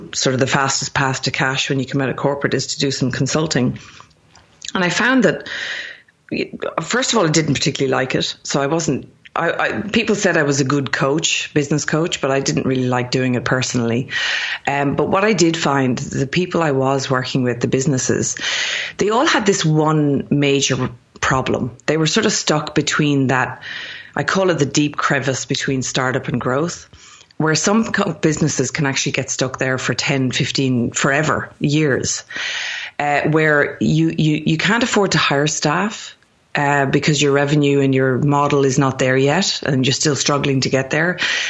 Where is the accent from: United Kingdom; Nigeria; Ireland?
Ireland; moved away as an adult; now in Sydney, Australia; I'm actually originally from Ireland. So that's a bit of the personal backstory. Moved to Sydney, Australia to be in the sunshine by the beach about 17, almost 18 years ago now. So I live in sunny Sydney, Australia